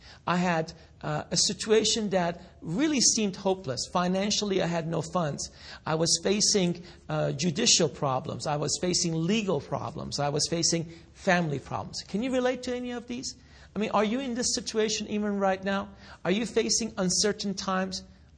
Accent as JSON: {"language": "English", "country": "Iran", "said": "I am originally from Iran, and I was born in a Shiite Muslim family."}